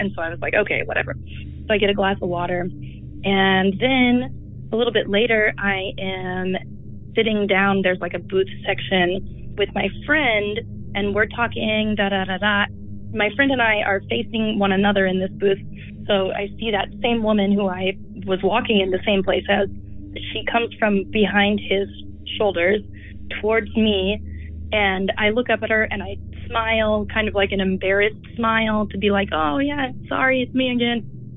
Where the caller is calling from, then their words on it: Kansas City, Missouri, United States; I am calling you from Kansas City, but this happened in Brooklyn.